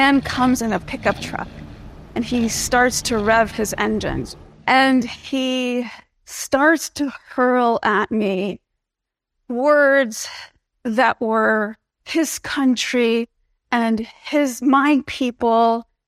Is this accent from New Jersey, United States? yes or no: yes; New Jersey, United States; but I was born and raised in New Jersey in the United States.